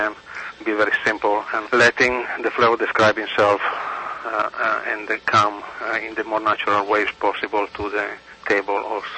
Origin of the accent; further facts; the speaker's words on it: Turin, Piedmont, Italy; Yes, I'm from Torino, Italy.